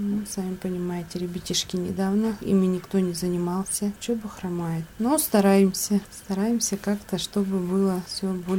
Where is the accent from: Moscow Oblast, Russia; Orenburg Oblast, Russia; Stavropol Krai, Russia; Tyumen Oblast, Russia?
Tyumen Oblast, Russia; Aleksandrovka; родилась в Александровке, Сладковского района. Сколько есть лет, столько здесь и живу.